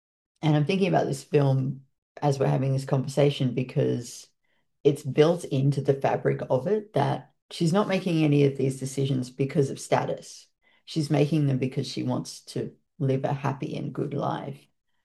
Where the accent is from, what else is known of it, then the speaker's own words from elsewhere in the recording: Australia; But I watched that film as an Australian